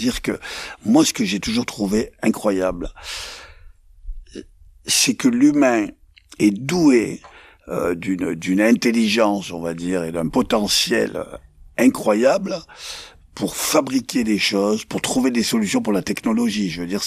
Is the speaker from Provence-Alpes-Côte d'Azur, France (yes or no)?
yes; Provence-Alpes-Côte d'Azur, France; Moi, je suis rural, je suis né dans les Hautes-Alpes, j'ai toujours vécu dans mon bled